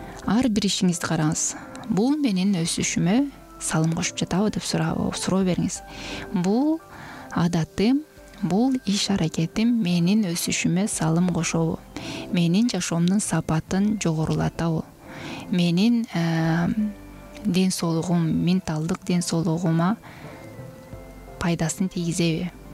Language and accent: Kyrgyz; Issyk-Kul Region, Kyrgyzstan; мен өзүм көл жергесинде туулуп чоңойгонмун.